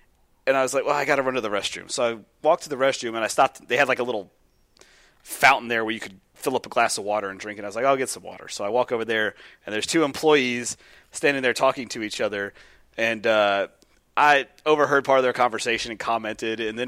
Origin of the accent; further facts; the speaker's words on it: Seattle, Washington, United States; Hey, let me make an announcement real quick, everybody. We're from Seattle, and we're aware that your headquarters is there.